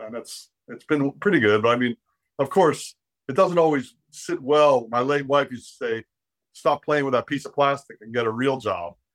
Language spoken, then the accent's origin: English; Miami, Florida, United States; now in Hawaii, United States; And, you know, I've been in Hawaii now 40 years. I'm a surfer. So it was the obvious place after growing up in Miami.